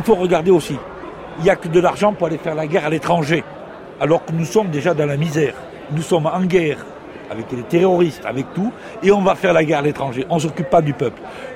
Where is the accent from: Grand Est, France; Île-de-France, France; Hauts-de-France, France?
Grand Est, France; Je viens de la Meuse.